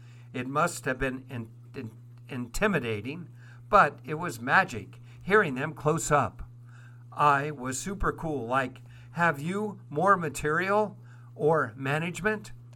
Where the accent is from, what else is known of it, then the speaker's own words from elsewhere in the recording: Croydon, London, United Kingdom; also born or lived in Texas; I was born in Texas, but my family moved to the UK within a year, so I grew up near Croydon.